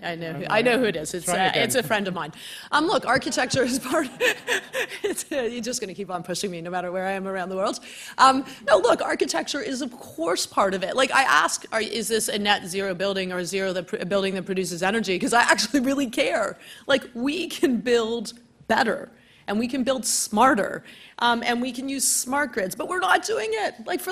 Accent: Hamilton, Ontario, Canada; I'm originally from the Hammer, Hamilton, so we have like a rivalry, but it's okay. I went to U of T, so Toronto's all right.

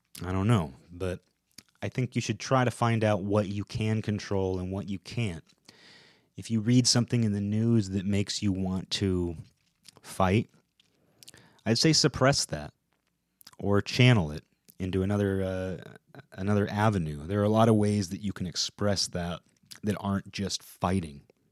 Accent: United States; I'm also an American. And I am proud to say that.

